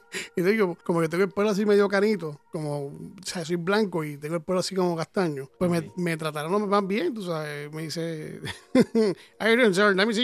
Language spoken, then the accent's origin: Spanish; Puerto Rico; Y cuando escuchó mi acento, dice, "¿De tú eres?" Y yo, "Soy de Puerto Rico."